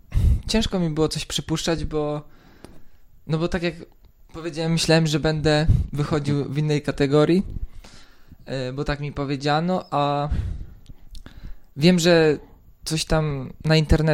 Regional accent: southern Poland, Poland; pochodzę z południa Polski, z drugiej części

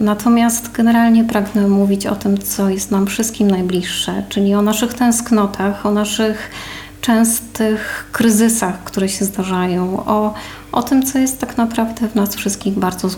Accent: Warmian-Masurian Voivodeship, Poland; born there; urodziłam się tu na Warmii i jest to moja taka mała ojczyzna, która towarzyszy mi w tej mojej podróży nieustannie.

